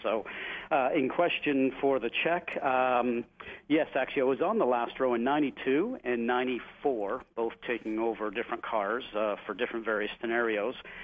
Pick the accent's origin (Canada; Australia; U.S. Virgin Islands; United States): Canada; Well, I think because I'm Canadian